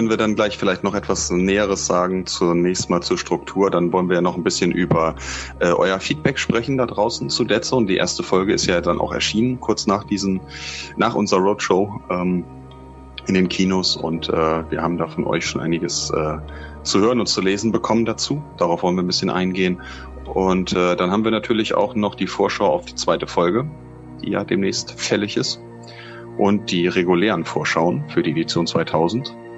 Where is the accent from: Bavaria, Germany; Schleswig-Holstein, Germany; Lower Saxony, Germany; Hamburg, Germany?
Hamburg, Germany; und das so sage ich als Hamburger.